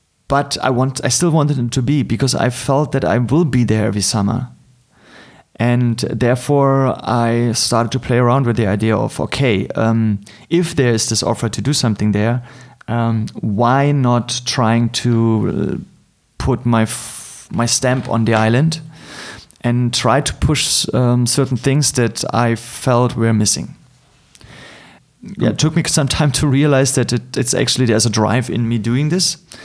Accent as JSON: {"language": "English", "region": "Berlin", "country": "Germany", "tie": "born or raised there", "said": "I'm hardly in my hometown in Berlin for a long time."}